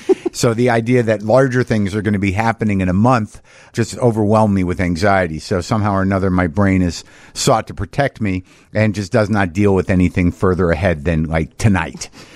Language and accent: English; Albuquerque, New Mexico, United States; I grew up in New Mexico in Albuquerque